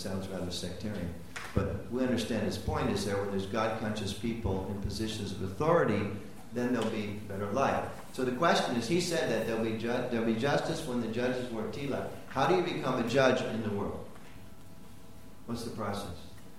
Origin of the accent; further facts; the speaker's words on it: United States; I'll give you a hint. I'm from America.